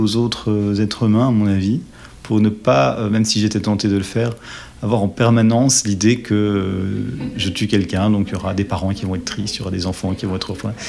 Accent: Brussels, Brussels-Capital Region, Belgium; born there; Je suis né ici, à Bruxelles, ville que j'aime beaucoup.

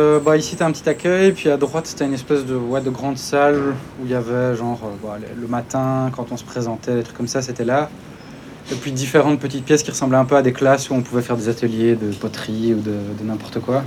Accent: Charleroi, Wallonia, Belgium; À la base, j'ai quitté Charleroi pour faire des études.

